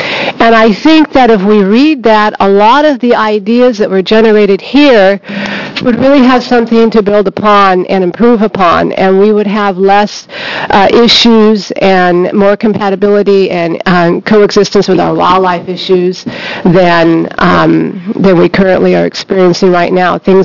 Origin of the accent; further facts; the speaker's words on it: Klamath Falls, Oregon, United States; I grew up here in Oregon on our family's 7,000-acre cattle ranch in Klamath Falls